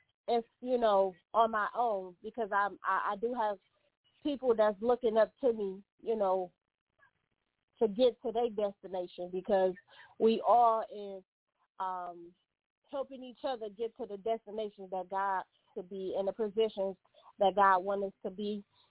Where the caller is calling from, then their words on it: Detroit, Michigan, United States; I'm calling from Detroit, Michigan, and earlier you was my Uber driver.